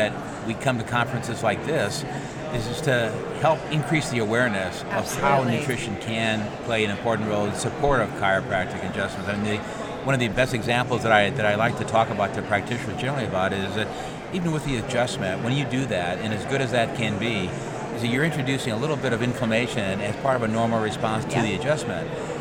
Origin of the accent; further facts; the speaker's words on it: Midwest, United States; I was going to ask you, I grew up in the Midwest too.